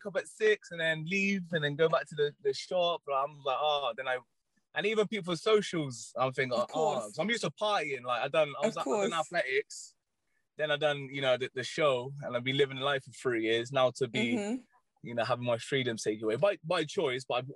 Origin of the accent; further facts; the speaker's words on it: Bath, South West England, United Kingdom; now in London, United Kingdom; I'm from Bath. I moved to London.